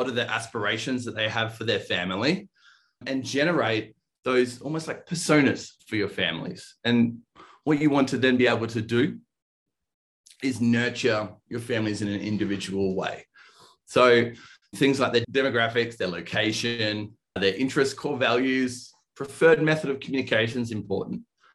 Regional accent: East Coast, Australia; moved away as an adult; now in Denver, United States; So for anybody listening or watching along, you might hear my accent. So I'm not originally from Denver, Colorado. I'm originally from Australia, the east coast of Australia, where my head office for Digistorm is located. So I moved over here the start of 2020.

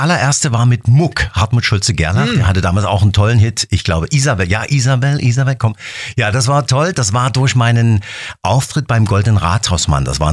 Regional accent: Saxony, Germany; ich als Sachse, ich mit meinem Dialekt. Ich kam dann auf einmal nach Berlin, nach Adlershof ins Studio.

